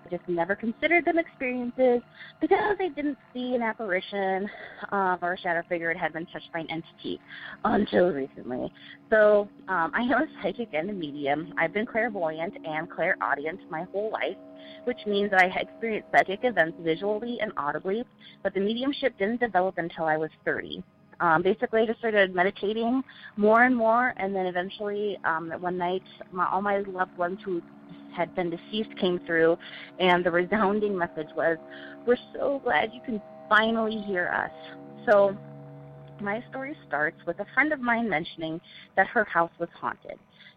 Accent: Sioux Falls, South Dakota, United States; I am from Sioux Falls, South Dakota.

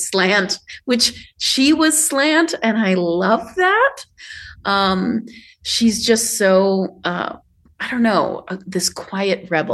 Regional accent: Midwest, United States; I grew up in the Midwest and we like our stories about fences and forests

